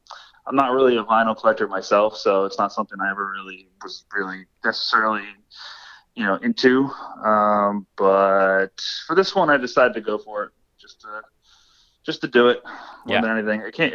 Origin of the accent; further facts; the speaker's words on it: New Jersey, United States; I'm from New Jersey, so any kind of … reference or anything like that is accepted